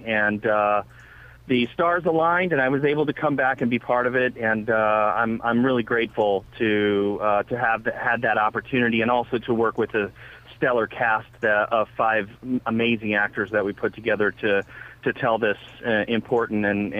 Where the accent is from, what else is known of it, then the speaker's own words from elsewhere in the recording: Illinois, United States; it really kind of fed into my sensibilities being a Midwesterner. I was born and raised in Illinois, and spent the first formative years of my professional career in Chicago.